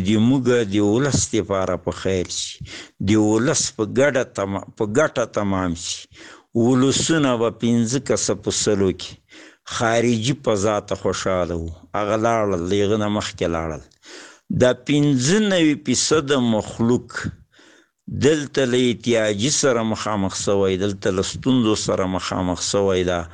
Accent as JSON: {"language": "Pashto", "region": "Paktia", "country": "Afghanistan", "said": "د پکتیا د ولایت یو کامی سپینګیری،"}